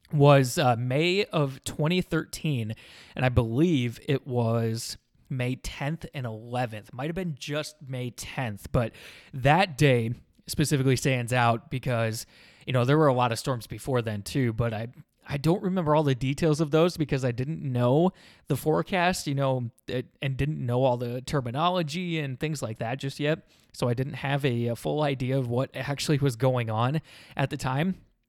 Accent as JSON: {"language": "English", "region": "Iowa", "country": "United States", "tie": "born or raised there", "said": "Nate's a guy that is from my hometown in North Central Iowa."}